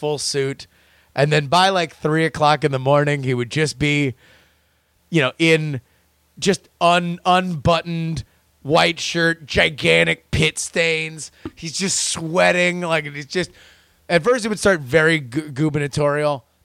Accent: Florida, United States; I grew up in Florida. I understand hurricanes.

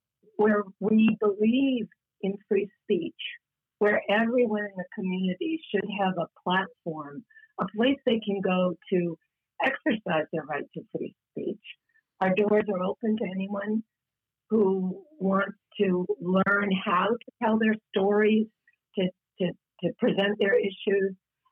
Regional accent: Portland, United States; I grew up in Portland, was born in Portland, moved away for over 30 years, and came back

